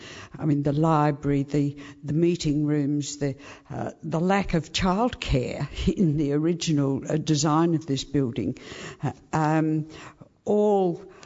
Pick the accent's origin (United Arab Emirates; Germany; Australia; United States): Australia; Adelaide, South Australia; I'm from Adelaide